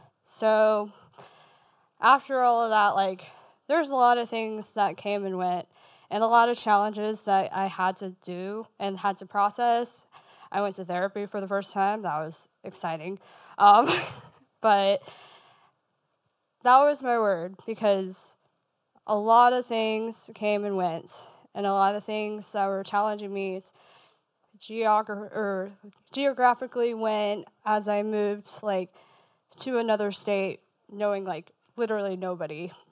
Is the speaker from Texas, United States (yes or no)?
yes; Dallas, Texas, United States; I went to college at Campbell University. I am from Dallas, so that was a huge jump for me.